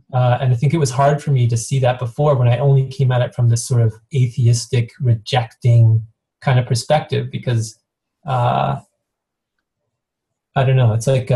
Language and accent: English; Canada; I am a North American. I was raised in Canada. Like, even though I grew up in a kind of a religious household, we were neither Christian nor not Christian